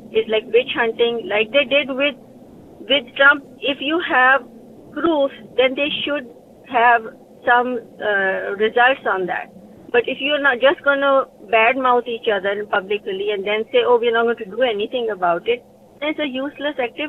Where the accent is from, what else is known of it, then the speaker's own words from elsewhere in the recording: Pakistan; now in United States; I'm originally from Pakistan